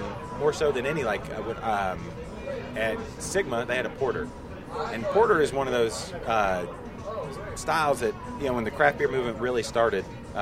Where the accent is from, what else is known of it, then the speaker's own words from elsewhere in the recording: Arkansas, United States; So I grew up in Arkansas. I was in Arkansas over the holidays, and I tried to drink all Arkansas beers while I was there.